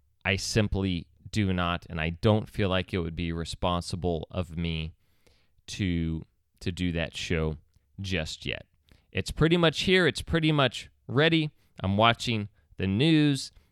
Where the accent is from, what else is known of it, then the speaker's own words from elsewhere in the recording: Texas, United States; That's up for Californians to decide. Not up for me as a Texan.